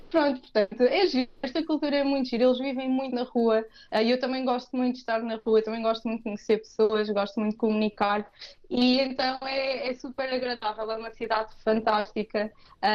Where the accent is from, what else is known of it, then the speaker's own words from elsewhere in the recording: Portugal; now in Barcelona, Spain; nós tugas